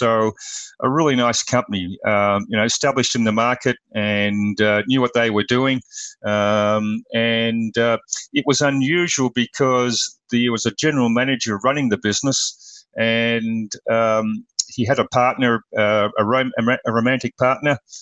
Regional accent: Australia; accent: Australian; now in United States; I come with an accent from Australia originally. Moved to the US about 30 years ago for a couple of years with my wife and two young kids, and lived in LA. Decided that was a challenge, so we moved back to Australia

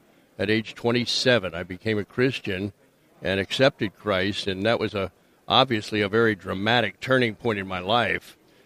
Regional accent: Wilmington, Delaware, United States; I grew up in Wilmington, Delaware. My dad was a high school coach and history teacher, and he took me to my first Major League Baseball game when I was 7 years old in Philadelphia.

